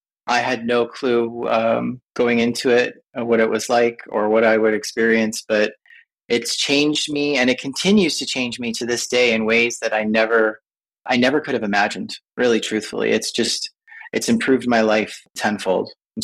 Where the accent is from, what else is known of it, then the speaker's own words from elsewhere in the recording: Toronto, Ontario, Canada; now in Philadelphia, United States; I am Canadian, originally from Toronto. I live in Philadelphia now